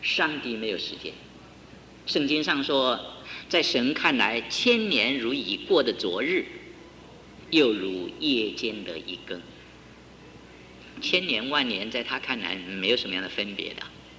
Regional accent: China; 所以我们中国人有句话说，今天脱了鞋和袜

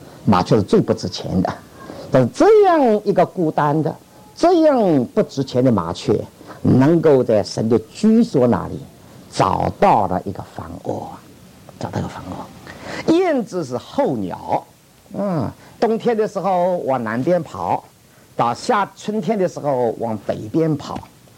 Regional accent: Dinghai, Zhejiang, China; 我是生长在一个很小的城市，我是长大在定海，是舟山群岛，浙江的定海。

